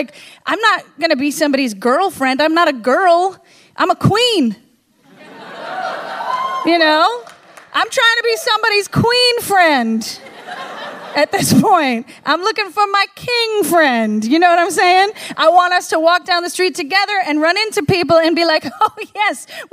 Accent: the North, United States; And I was from the North and we just, you know, this was before the internet, right?

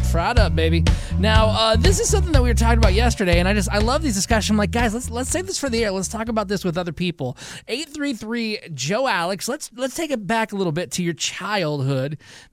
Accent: Michigan, United States; I'm from Michigan, so I used to love playing hockey. I'm a huge fan of hockey. So we played street hockey

